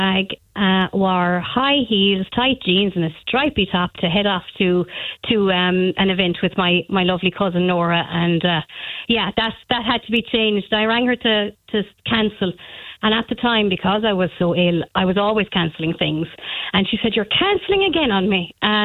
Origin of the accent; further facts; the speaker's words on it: Ballinskelligs, Munster, Ireland; now in Caherciveen, Ireland; There was a mad race from here, from Carstaveen, and I was originally from Ballinskellig, up to Dublin to get there in time.